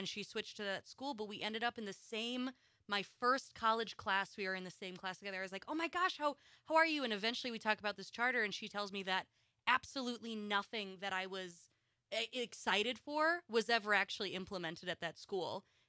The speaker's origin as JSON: {"language": "English", "town": "Wausau", "region": "Wisconsin", "country": "United States", "tie": "born or raised there", "said": "I'm reflecting on when charters came to my hometown of Wausau"}